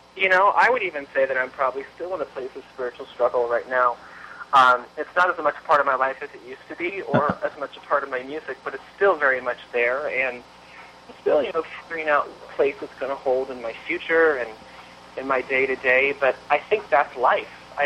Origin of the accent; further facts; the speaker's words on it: Sacramento, California, United States; When I was living in Sacramento, California, which is my hometown, I would play at a gay club downtown in downtown Sacramento.